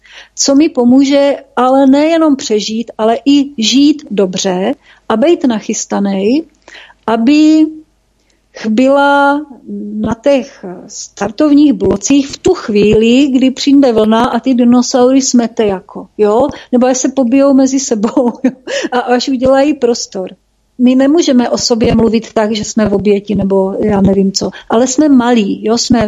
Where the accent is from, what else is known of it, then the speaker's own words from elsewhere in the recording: Moravia, Czechia; protože já jsem Čech, jsem Češka teda, vlastně Moravanka